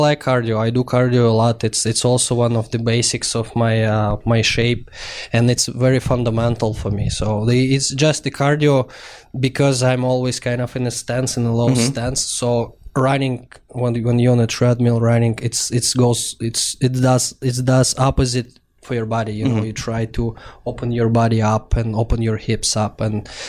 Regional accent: Russia; I had the great opportunity to watch our local goalie, my hometown team. His name, Vadim Tarasov.

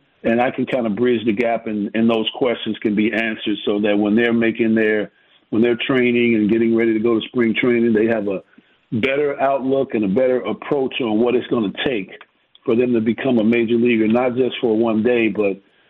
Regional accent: Chicago, Illinois, United States; You know, growing up in Chicago, if we didn't play every sport, we were going to be outcasts in the neighborhood.

